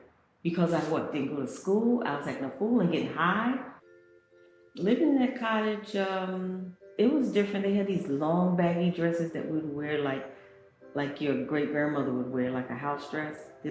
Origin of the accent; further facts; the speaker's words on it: Newburgh, New York, United States; Before that, I grew up in Newburgh, New York, which is a very impoverished area.